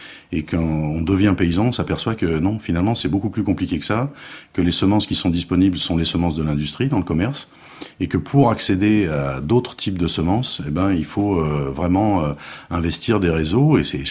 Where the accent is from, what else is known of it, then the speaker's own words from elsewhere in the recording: Paris, Île-de-France, France; born there; je venais pas de la terre, je venais du béton, je suis né à Paris